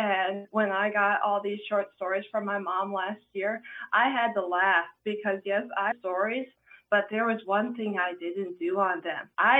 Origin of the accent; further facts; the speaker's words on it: Plano, Texas, United States; I grew up in Plano, Texas.